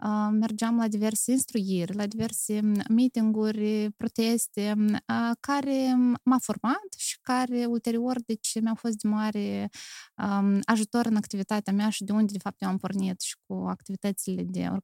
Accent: Chișinău, Moldova; born there; istoria mea începe în Chișinău, pentru că eu m-am născut în Chișinău și primii 2 ani ai mei de viață au fost aici, în sectorul Buhicani.

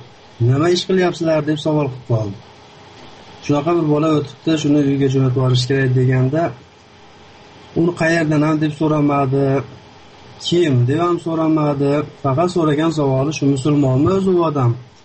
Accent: Yekaterinburg, Sverdlovsk Oblast, Russia; Şimdi ben özüm Yekaterinburg'danman. Sverdlovsk şehrinden.

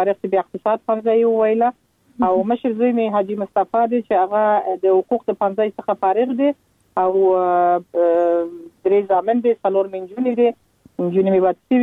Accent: Kandahar, Afghanistan; born there; موږ خپل چې په کندهار کې پیدا سولو او زما اولادونه په کندهار کې پیدا سو

